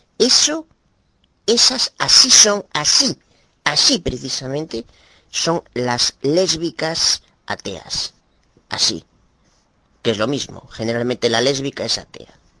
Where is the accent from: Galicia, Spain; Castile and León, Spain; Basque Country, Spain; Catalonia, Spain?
Galicia, Spain; de Galicia, España